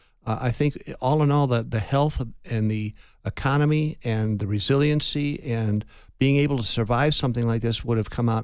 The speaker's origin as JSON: {"language": "English", "town": "Tucson", "region": "Arizona", "country": "United States", "tie": "born or raised there", "said": "And I was always told growing up in Tucson, never complain about the rain."}